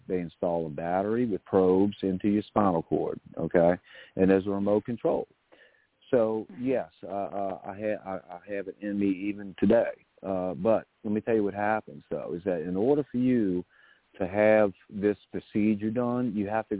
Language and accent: English; Louisiana, United States; But you're not going to mess with my people down here in Louisiana.